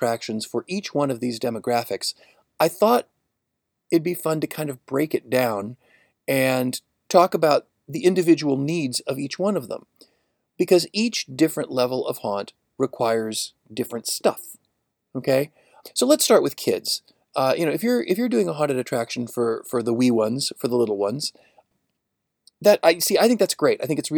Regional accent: Chicago, Illinois, United States; And of course, I grew up in Chicago, so when it was October, it was dark.

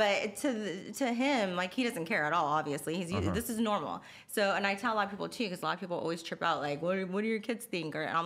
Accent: Oxnard, California, United States; born there; I was born in Oxnard, California. A lot of people do not know where that's at. So I usually stay like an hour from LA.

